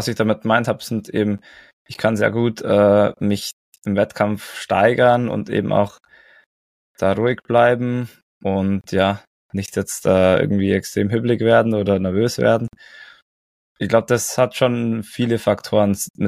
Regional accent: Oberstdorf, Bavaria, Germany; ich bin einfach daheim in Oberstdorf aufgewachsen

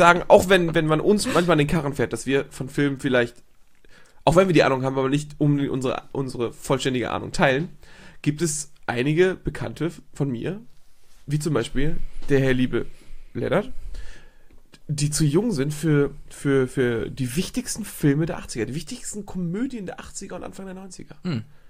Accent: Schleswig-Holstein, Germany; ich bin aufgewachsen in der Nähe vom Kernkraftwerk Krümmel

